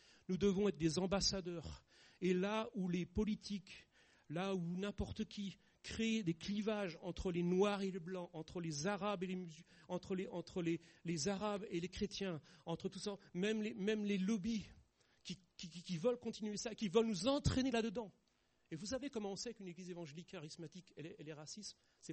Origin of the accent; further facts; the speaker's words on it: France; Et je pense en tant que Français, En tant que Français aujourd'hui, nous avons vraiment des obstacles.